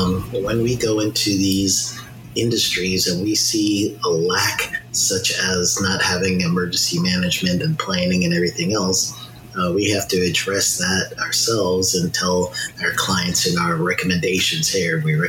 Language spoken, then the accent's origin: English; New York, United States; I'm from New York, and back when I was growing up, we would have an AM broadcast station